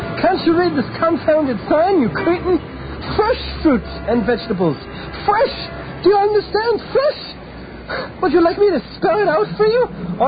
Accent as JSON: {"language": "English", "town": "Huntington", "country": "United States", "tie": "born or raised there", "said": "I grew up right here in Huntington."}